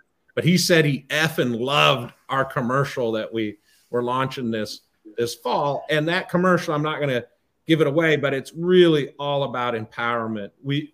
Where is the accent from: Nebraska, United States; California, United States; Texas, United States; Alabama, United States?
Nebraska, United States; But I will tell you, you know, I'm from Nebraska.